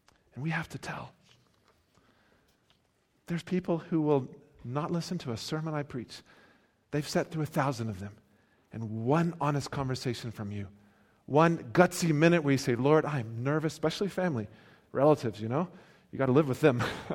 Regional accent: United States; now in South Africa; why I'm American living in South Africa

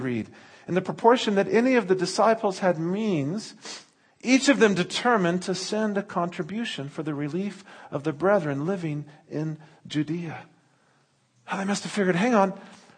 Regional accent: United States; now in South Africa; Oh, you're not from here. Okay, you know, I'm from the States originally. Oh, but you still got the accent. Yeah, 13 years.

